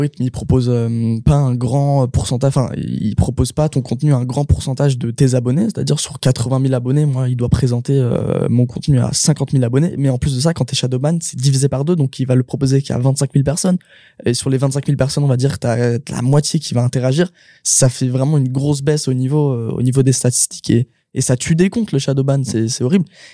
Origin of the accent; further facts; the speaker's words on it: Lyon, Auvergne-Rhône-Alpes, France; je suis même de Lyon et du coup, je sais pas vraiment ce que les gens peuvent penser en vrai